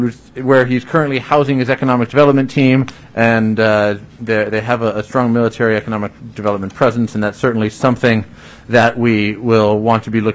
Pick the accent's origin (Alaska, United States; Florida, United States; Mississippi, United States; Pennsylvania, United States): Alaska, United States; Fairbanks; One of the things that Alaska is renowned for, and especially my hometown of Fairbanks, is its support of the military.